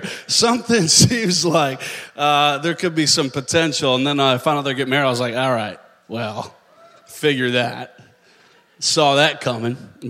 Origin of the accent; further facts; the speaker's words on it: Minnesota, United States; also born or lived in Seattle; now in San Diego, United States; I grew up in Minnesota, then Seattle, now San Diego. I have no excuse for sounding a little bit Southern.